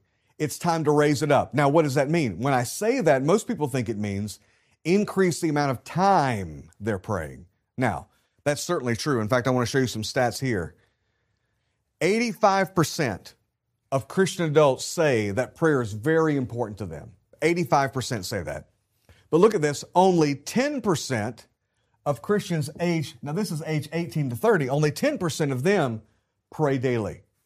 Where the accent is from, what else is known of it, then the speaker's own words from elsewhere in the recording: North Carolina, United States; I say howdy. I'm from North Carolina.